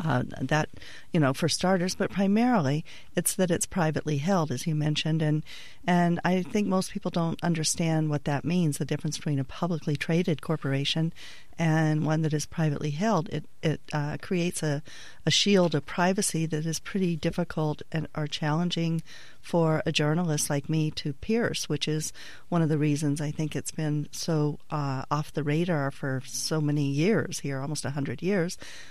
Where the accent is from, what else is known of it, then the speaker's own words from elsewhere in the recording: Boulder City, Nevada, United States; I grew up in Boulder City, Nevada, which was the company town for Hoover Dam, which was built in the early 1930s